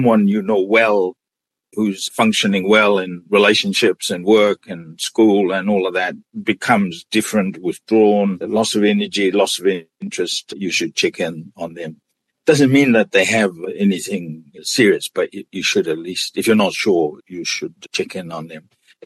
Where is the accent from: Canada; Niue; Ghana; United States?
Niue; born there; We have something similar, Michael, in Niue. I was born in Niue.